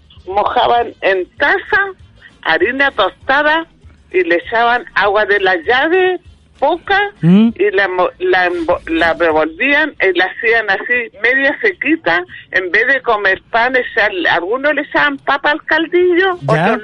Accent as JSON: {"language": "Spanish", "town": "Hualpén", "region": "Biobío", "country": "Chile", "said": "somos de acá de Hualpén."}